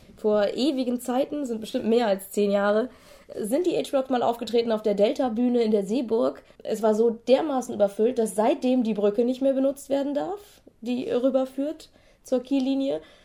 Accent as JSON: {"language": "German", "town": "Preetz", "region": "Schleswig-Holstein", "country": "Germany", "tie": "born or raised there", "also_born_or_lived": "Düsseldorf", "lives_now": "Kiel, Germany", "said": "Ich bin in Düsseldorf geboren, in Preetz aufgewachsen und bin seit ungefähr 96 Kielerin."}